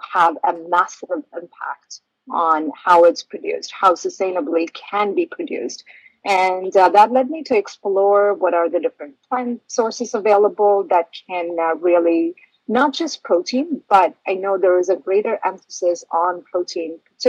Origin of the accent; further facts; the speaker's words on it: India; I grew up in India eating millets